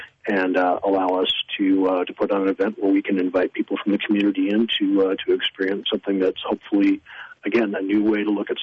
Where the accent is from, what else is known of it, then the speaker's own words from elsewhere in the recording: St. Louis, Missouri, United States; a show in St. Louis, which is my hometown, in May.